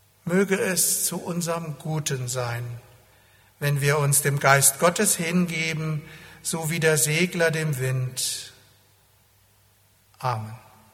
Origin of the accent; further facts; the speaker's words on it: Hesse, Germany; Ich stamme aus Hessen, da hieß es Baba, ei Baba.